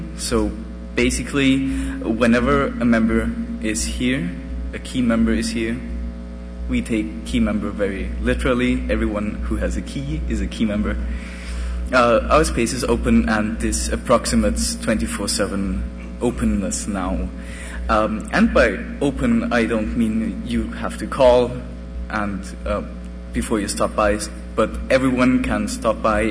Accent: Vienna, Austria; I'm from Vienna, so I'm jet-lagged.

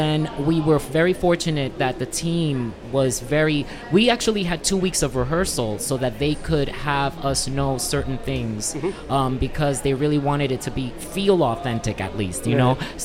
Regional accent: Union City, New Jersey, United States; also born or lived in Puerto Rico; I'm, I was born in Puerto Rico, mm-hmm. and I came to the States when I was about 4 years old. And then I grew up in a town called Union City, New Jersey.

